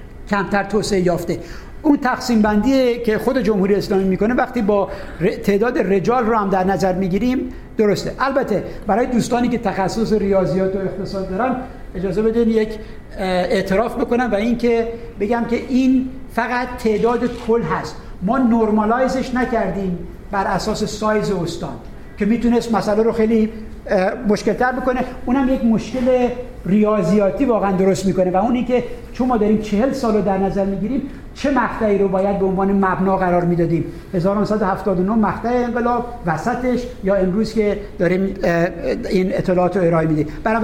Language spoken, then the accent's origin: Persian; Khuzestan, Iran; من خوزستانی هستم،